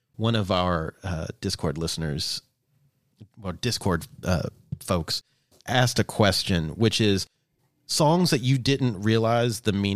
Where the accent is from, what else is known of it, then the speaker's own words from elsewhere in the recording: Kentucky, United States; So I remember, again, growing up in Kentucky